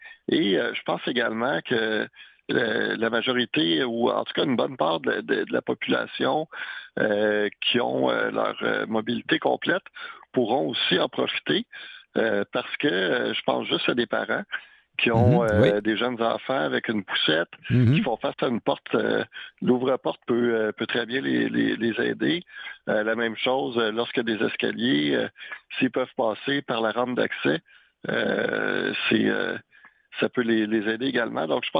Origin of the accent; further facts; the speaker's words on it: Saint-Bruno-de-Montarville, Quebec, Canada; je suis natif de Saint-Bruno. Ça fait plus de 40 ans que je demeure ici.